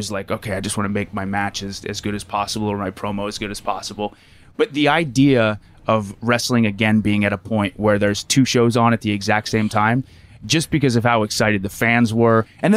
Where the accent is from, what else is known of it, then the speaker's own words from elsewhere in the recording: Lancaster, Pennsylvania, United States; Lancaster, Pennsylvania, so Amish country.